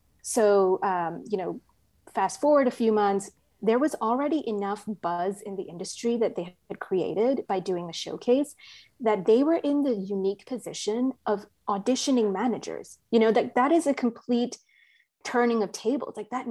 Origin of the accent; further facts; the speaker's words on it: Hong Kong; I grew up in Hong Kong